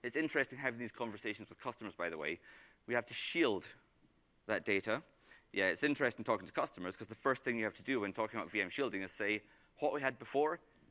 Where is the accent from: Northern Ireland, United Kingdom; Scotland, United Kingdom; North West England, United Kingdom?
Scotland, United Kingdom; I'm Scottish, I can swear, it's fine.